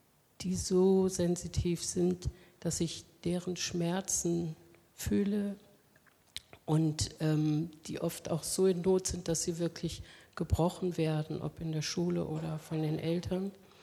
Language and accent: German; Marburg, Hesse, Germany; ich komme aus Marburg